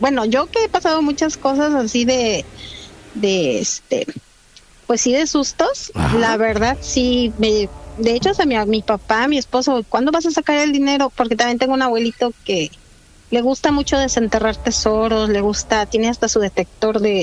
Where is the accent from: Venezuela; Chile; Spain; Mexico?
Mexico; Mexico City; moved away as an adult; now in Veracruz, Mexico; Yo soy de la Ciudad de México, pero me vine a vivir a Veracruz, y en el rancho de mi esposo, donde vivimos, hace como 11 años